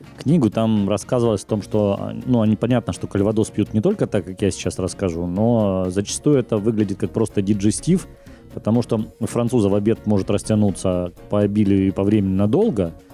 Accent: Luhansk, Luhansk Oblast, Ukraine; moved away as an adult; also born or lived in Dnipro; именно в Днепр мы поехали сразу из Луганска, когда в 2014 году начались события.

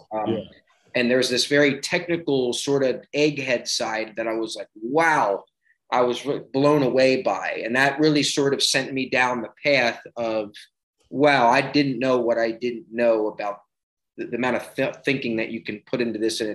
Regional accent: Baltimore, Maryland, United States; I'm from Baltimore.

